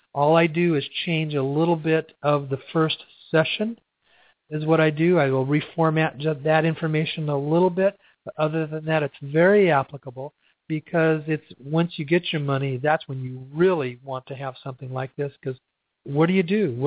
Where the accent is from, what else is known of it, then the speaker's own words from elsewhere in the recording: Sedona, Arizona, United States; if I'm in my hometown of Sedona, that's not the case.